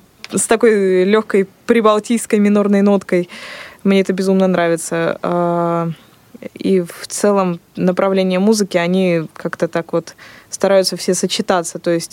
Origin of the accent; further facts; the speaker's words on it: Estonia; Я не знаю несколько языков, просто в детстве мы жили в Эстонии, до сих пор туда ездим, и моя сестра вот говорит по-эстонски, и старший брат по-эстонски говорит, а я в основном только считать и помню.